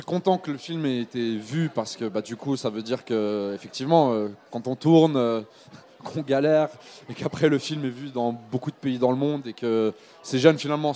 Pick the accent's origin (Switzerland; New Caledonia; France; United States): Switzerland; Lausanne, Vaud; je suis né à Lausanne, j'ai grandi à Lausanne, ma maman est suisse, mon père est algérien.